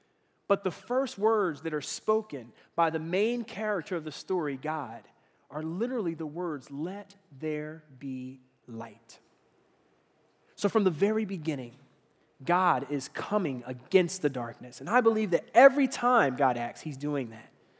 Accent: Philadelphia, Pennsylvania, United States; born there; A lot of those happened in the city that I was born in Philadelphia.

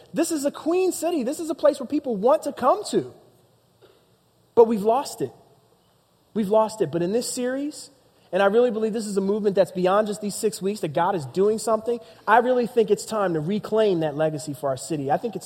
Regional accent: Philadelphia, Pennsylvania, United States; because I was from Philadelphia, that's what I thought.

